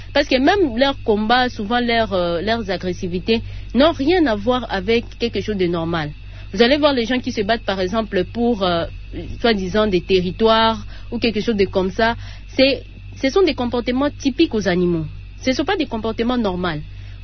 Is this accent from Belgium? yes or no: no; DR Congo; Par exemple, avec la pauvreté, d'abord, ici chez nous, en RDC, c'est fréquent.